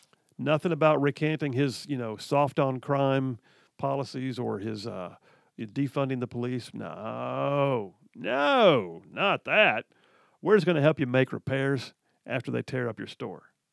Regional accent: Birmingham, Alabama, United States; I did a lot of my growing up in the Birmingham area, all over West Birmingham, in places that are now somewhat blighted.

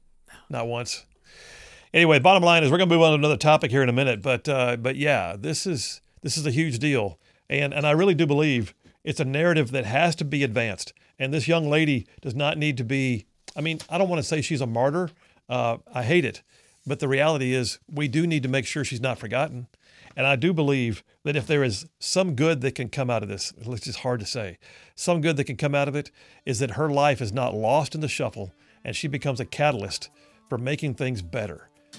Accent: Birmingham, Alabama, United States; That's near and dear to my heart. I did a lot of my growing up in Birmingham and Jefferson County.

